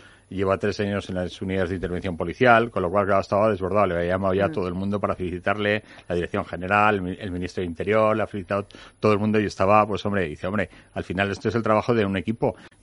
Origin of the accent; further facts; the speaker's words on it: Spain; te doy las gracias como español